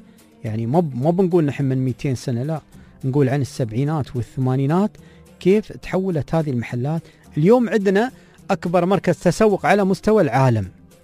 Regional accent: Dubai, United Arab Emirates; عندنا في دبي

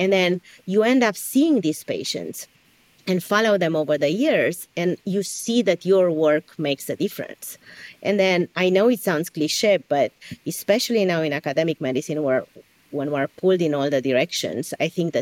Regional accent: Transylvania, Romania; now in United States; I was born in Europe, so I'm from Transylvania, both me and my husband.

